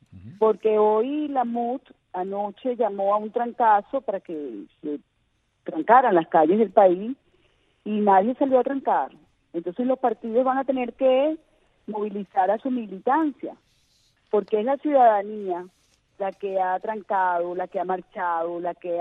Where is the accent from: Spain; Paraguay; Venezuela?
Venezuela; yo soy venezolana